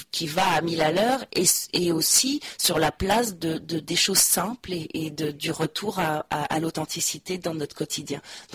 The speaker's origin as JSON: {"language": "French", "country": "France", "said": "Si moi je suis française, ça doit s'entendre quand même"}